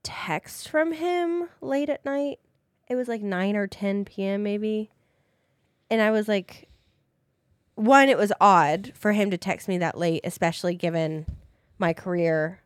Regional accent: Des Moines, Iowa, United States; I am from Des Moines, Iowa, if you guys didn't know that.

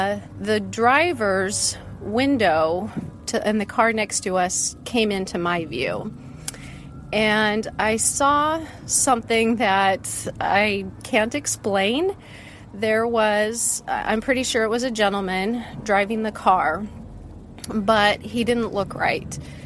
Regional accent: West Coast, United States; also born or lived in Seattle / Portland / Sacramento; I grew up mostly on the West Coast. Kind of for my dad's job, we went between Seattle, Portland, and Sacramento.

